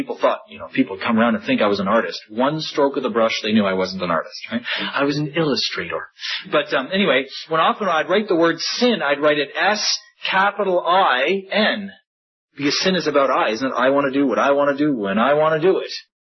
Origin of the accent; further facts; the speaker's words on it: Canada; born there; My parents, as some of you know, come from Egypt. They were born in Egypt. I was born in Canada. But my brother was born in Egypt.